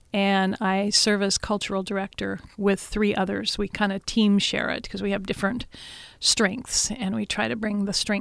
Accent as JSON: {"language": "English", "town": "Petersburg", "region": "Alaska", "country": "United States", "tie": "born or raised there", "said": "As a child growing up in Petersburg, one of my first memories is winning a chocolate cake"}